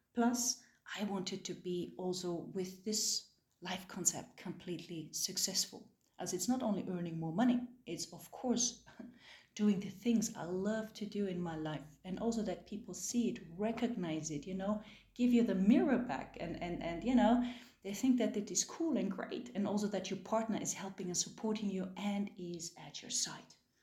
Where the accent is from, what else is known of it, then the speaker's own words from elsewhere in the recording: Switzerland; from Switzerland